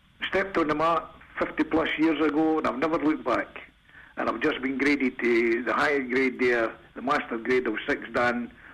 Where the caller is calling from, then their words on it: Edinburgh, Scotland, United Kingdom; I'm calling from my home in Edinburgh in Custerford.